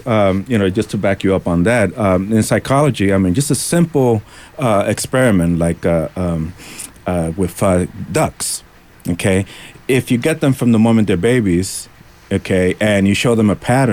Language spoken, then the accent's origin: English; United States; I'm looking at it from, as an American, what would be good for us.